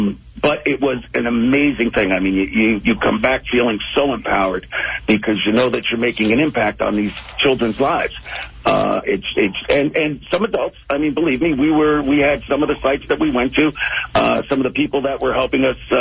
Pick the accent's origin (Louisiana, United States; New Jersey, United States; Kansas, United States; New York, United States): New Jersey, United States; Lake Hiawatha; Okay. Well, I'm a local boy. I was born and raised in Lake Hiawatha. Graduated Parsippany High School